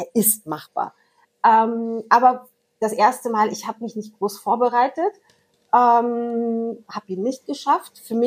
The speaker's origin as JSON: {"language": "German", "region": "Berlin", "country": "Germany", "tie": "born or raised there", "said": "Ich bin in Berlin groß geworden."}